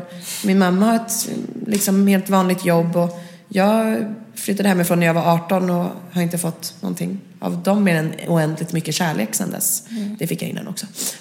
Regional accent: Nacka, Stockholm County, Sweden; Jag är uppvuxen i Nacka med min mamma och pappa och min lillebror.

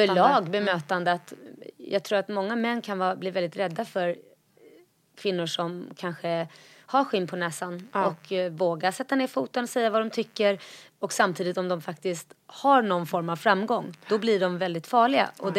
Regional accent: Småland, Sweden; also born or lived in Israel; Jag är uppvuxen, eller jag har bott i Småland. Från 0 till 7 år. Jag bodde också till och med i Israel i 2 års ålder också.

